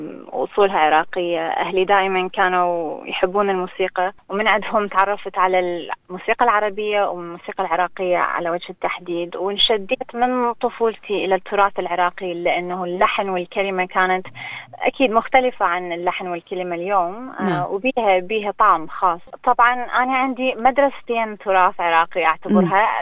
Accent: Sweden; now in Australia; مولودة بالسويد ونشأت هناك، لكن طبعا حاليا موجودة بأستراليا من قبل 8 سنين.

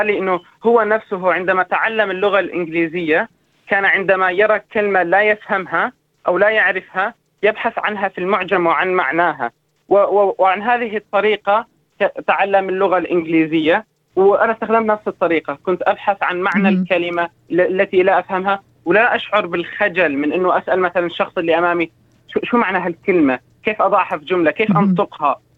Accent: Syria; also born or lived in Egypt; now in Sydney, Australia; أنا طلعت من سوريا بداية 2013، كانت عز الحرب، وتوجهنا إلى مصر.

